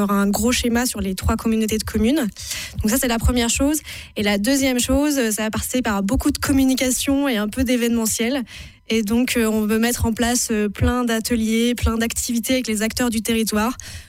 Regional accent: Auvergne-Rhône-Alpes, France; also born or lived in Brussels; Moi, je suis originaire de la région iséroise, proche de Grenoble. Mais j'arrive de Bruxelles

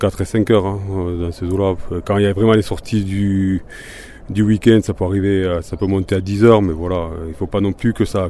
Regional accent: Perpignan, Occitanie, France; Moi, parce que je suis originaire de Perpignan

